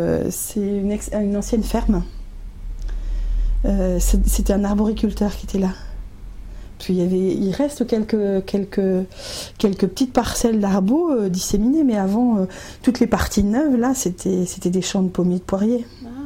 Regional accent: Centre-Val de Loire, France; Mais bon, je suis originaire de Sologne. D'accord. Sologne du Loir-et-Cher, hein, en fait, à côté de Vierzon. À deux pas du Cher.

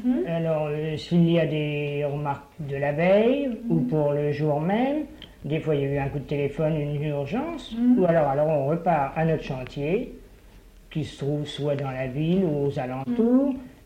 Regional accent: Orléans, Centre-Val de Loire, France; je suis né à Orléans.

